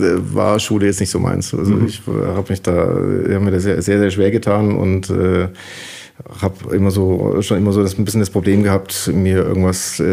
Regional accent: Heilbronn, Baden-Württemberg, Germany; ich habe in Heilbronn, wo ist das? Reutlinger Straße, Gemmingstal. Mhm. Da haben wir gewohnt.

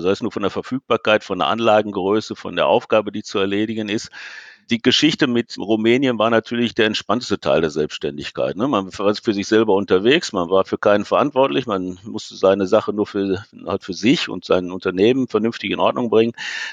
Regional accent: Hagen, North Rhine-Westphalia, Germany; born there; Grundsätzlich gebürtig komme ich aus Hagen. Mich hat es dann im Laufe der Zeit mal nach Datteln verschlagen, nach Haltern.

